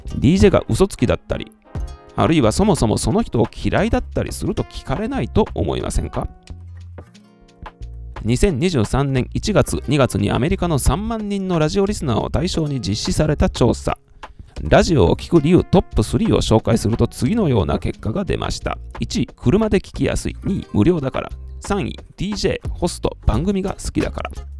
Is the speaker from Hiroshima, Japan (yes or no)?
yes; Hiroshima, Japan; 私の故郷は広島なので何度も行ってるのですが